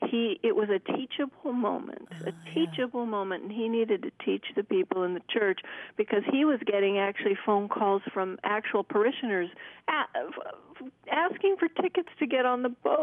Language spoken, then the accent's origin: English; United States; And I think that's because I'm American, you know.